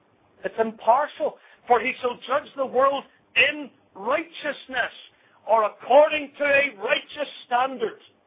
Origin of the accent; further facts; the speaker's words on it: United Kingdom; I come from Great Britain.